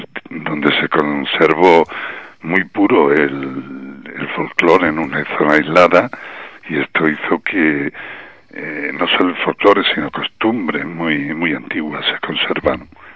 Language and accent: Spanish; Extremadura, Spain; mi pueblo es un pueblo que está entre las Serenas de Severia Extremeña, un pueblo de unos 1.200, 1.400 habitantes.